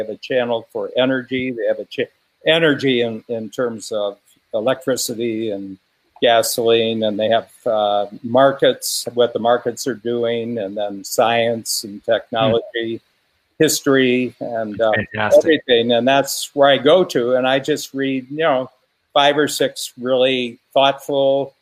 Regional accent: Ohio, United States; born there; I was born in Northern Ohio and rock and roll started in Cleveland, Ohio.

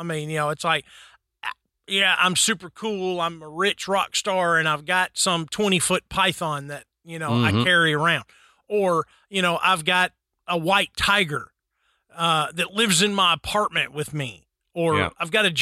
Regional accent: United States; because you know, I'm an American, I think of what is around me.

